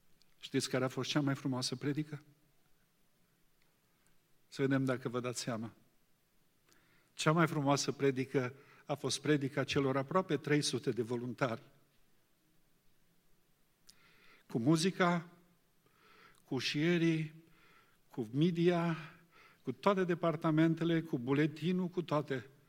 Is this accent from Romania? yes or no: yes; Romania; noi, ca români